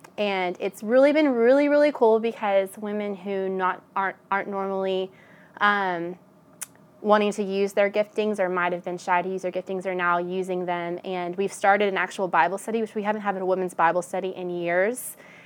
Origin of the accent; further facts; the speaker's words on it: Dripping Springs, Texas, United States; I'm from Dripping Springs, and we're having an If local at our church, First Baptist Church, Dripping Springs